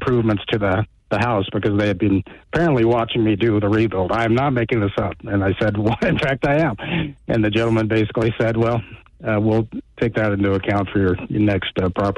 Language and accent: English; Dillon, United States; the home I grew up in Dillon is an old Victorian house from the late 19th century.